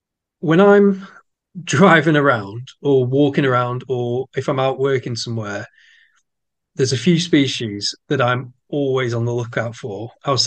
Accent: North West England, United Kingdom; growing up in Lancashire

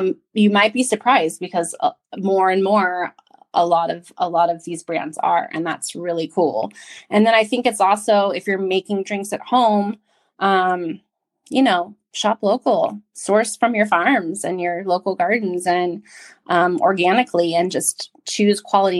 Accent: San Diego, California, United States; So, I'm just excited to be a part of helping advance that movement here in my hometown of San Diego

